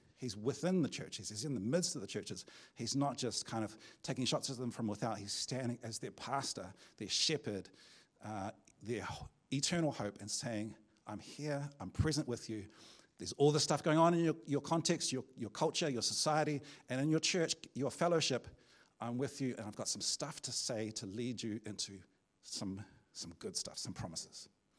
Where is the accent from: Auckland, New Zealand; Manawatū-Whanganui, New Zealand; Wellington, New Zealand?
Auckland, New Zealand; If there was a message to my hometown of Auckland, it might talk about how we are despised by many.